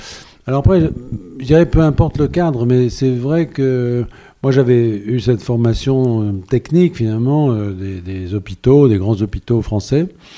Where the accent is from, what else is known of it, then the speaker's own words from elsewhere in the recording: Bourges, Centre-Val de Loire, France; moi je suis un homme du centre quand même. Donc là je viens de chez moi à Bourges.